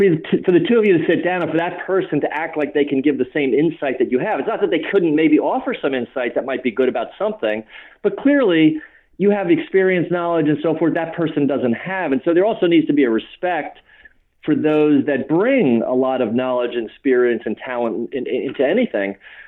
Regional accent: United States; And I'm thinking, I'm an American, you know.

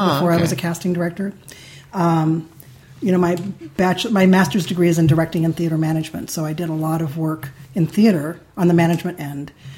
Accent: St. Louis, Missouri, United States; I'm not small. I'm from St. Louis, but lower middle class family.

